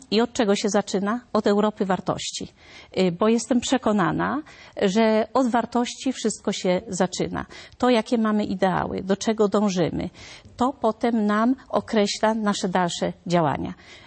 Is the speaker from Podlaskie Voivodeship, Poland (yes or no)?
no; Subcarpathian Voivodeship, Poland; ja jestem z Podkarpacia i jestem z tego bardzo dumna